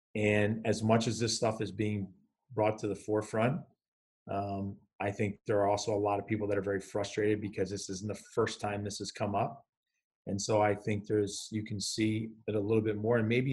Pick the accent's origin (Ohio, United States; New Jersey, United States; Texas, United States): New Jersey, United States; I grew up in Jersey. I was, first off, my parents were foreigners to this country. They're immigrants.